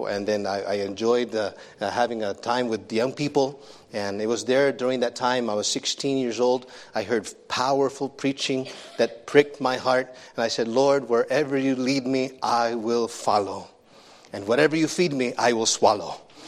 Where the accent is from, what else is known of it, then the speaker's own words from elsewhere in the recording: California, United States; So, and then I grew up in California.